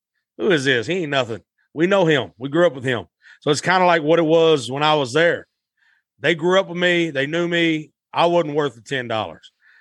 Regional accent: Blytheville, Arkansas, United States; So then after that, I paid in my hometown of Blytheville. I thought, what better place to start and to get a boost than from your hometown, you know, people that's going to support you, you know?

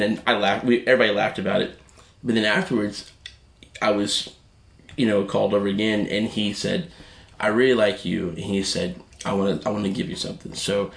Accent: Athens, Georgia, United States; I'm from Georgia, from Athens.

